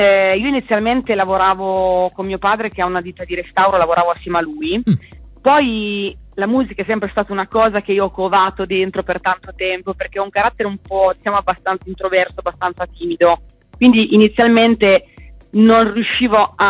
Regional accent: Gallo di Petriano, Marche, Italy; c'era un concorso Canoro dalle mie parti, a Gallo di Petriano

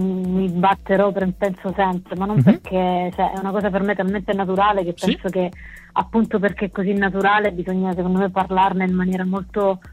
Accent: Sicily, Italy; siciliane e volevo dare un attimino un'impronta, cioè raccontare una storia che caratterizzasse proprio la mia terra

